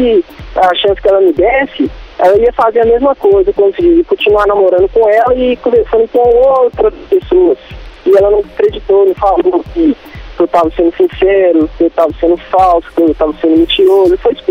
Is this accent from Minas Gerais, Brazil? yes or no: yes; Contagem, Minas Gerais, Brazil; Eu sou de Contagem.